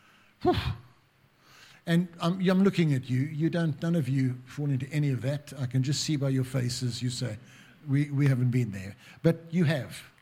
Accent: Grahamstown, Eastern Cape, South Africa; I was in my hometown of Grahamstown many years ago, 1980, 81, and I was in a church.

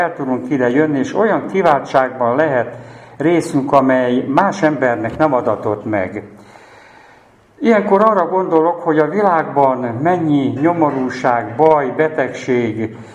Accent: Miskolc, Borsod-Abaúj-Zemplén, Hungary; Miskolcról jöttem.

